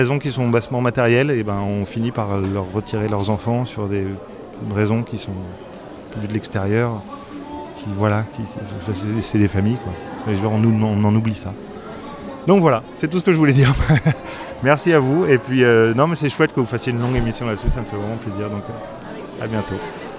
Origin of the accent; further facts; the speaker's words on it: France; now in Belgium; je suis français, moi j'habite depuis 15 ans en Belgique.